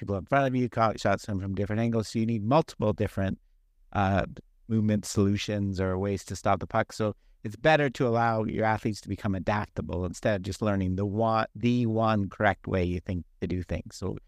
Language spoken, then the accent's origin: English; Toronto, Ontario, Canada; now in Arizona, United States; I am Canadian. I'm from Toronto, and I grew up playing hockey.